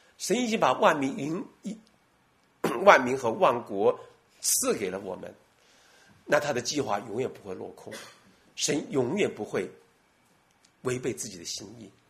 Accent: China; 常常我们中国人常常自傲

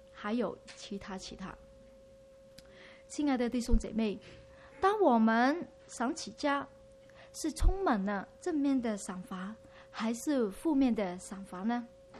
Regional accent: Guangdong, China; 就是我们广东人所说的金手指啊，我问过啊，好像你们国语是没有金手指的

